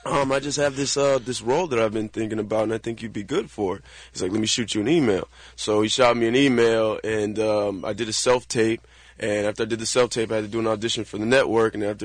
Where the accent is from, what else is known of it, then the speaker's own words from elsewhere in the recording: Victorville, California, United States; also born or lived in San Bernardino; San Bernardino is where I was born. I grew up in Victorville, also known as Victimville, in the high desert.